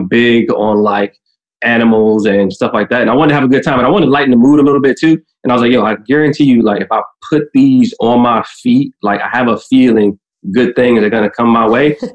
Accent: Midwest, United States; I'm from the Midwest too. I say folks all the time.

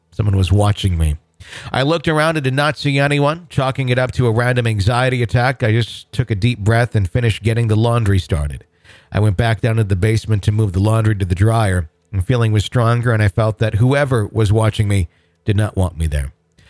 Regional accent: Massachusetts, United States; I grew up Wiccan and always have been sensitive to spirits. Growing up in Massachusetts has certainly given me enough stories to fill several books

